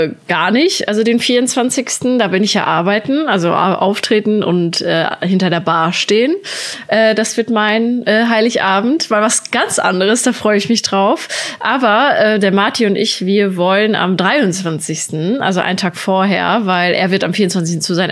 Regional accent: North Rhine-Westphalia, Germany; Ich komme ja auch aus dem Sauerland und da kommen ja mit die meisten Weihnachtsbäume, glaube ich, sogar her.

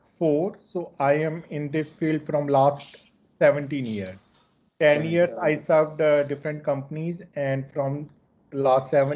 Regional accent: New Delhi, Delhi, India; I am from New Delhi, India.

